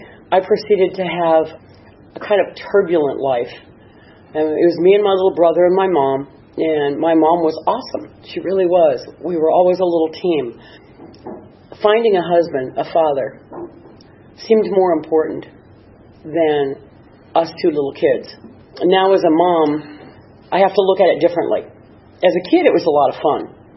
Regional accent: San Diego, California, United States; I grew up in San Diego in the 60s. It's exactly what you would think it was.

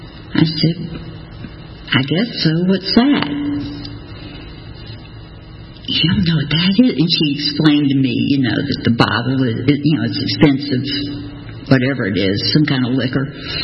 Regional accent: Chattanooga, Tennessee, United States; Now we're growing up in Chattanooga wasn't too much fun, so never could get rid of the bottle.

